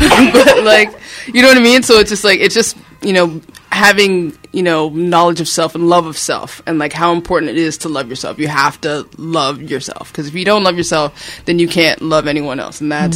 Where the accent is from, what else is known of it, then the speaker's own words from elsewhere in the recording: Toronto, Ontario, Canada; born there; I'm half Jamaican, but I'm born in Toronto, so I don't have a integral Jamaican experience